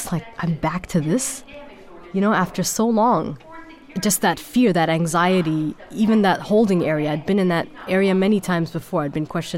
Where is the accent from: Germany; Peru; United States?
Germany; Growing up in Germany in the late 1980s, early 90s